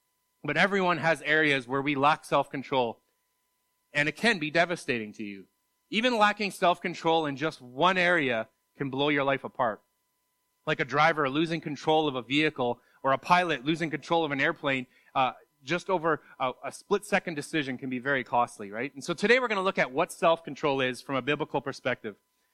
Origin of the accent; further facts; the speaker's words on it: Winnipeg, Manitoba, Canada; I'm from Winnipeg and coming out for the weekend to be a part of the service this morning